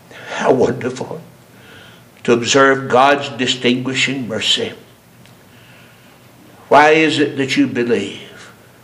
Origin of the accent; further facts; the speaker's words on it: the South, United States; when I was a boy, I was raised in the South, and everywhere we went, from the seventh grade on, we had smoking areas.